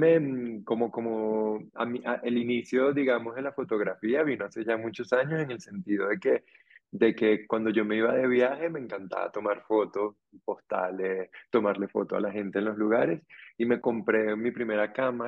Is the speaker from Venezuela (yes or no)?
yes; Venezuela; now in Colombia; somos unos cuantos … Venezuela. Yo nací en Venezuela al año siguiente que llegaron mis padres, porque mi padre volvió al Líbano, se vino con mi mamá, y bueno, pues orgullosamente venezolano y libanés, y ahora viviendo en Colombia desde hace unos años.